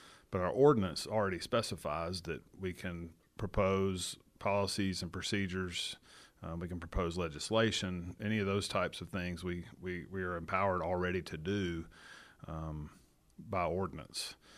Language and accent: English; Huntsville, United States; I'm from Huntsville, as he is